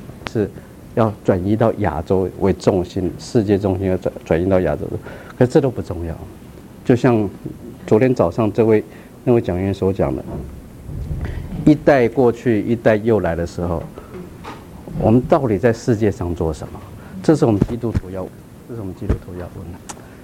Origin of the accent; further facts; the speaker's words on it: Taipei, Taiwan; moved away as an adult; now in United States; 我是在台湾出生，在台湾在台北长大，那在台湾男孩子都要当兵，对不对？当完兵，我是在台湾的清华大学毕业了